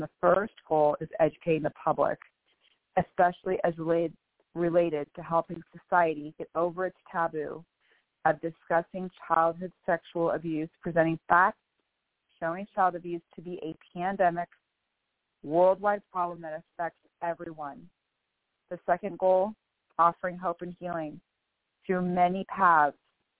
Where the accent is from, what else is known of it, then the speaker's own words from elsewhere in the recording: Bellevue, Washington, United States; I am from Bellevue, Washington.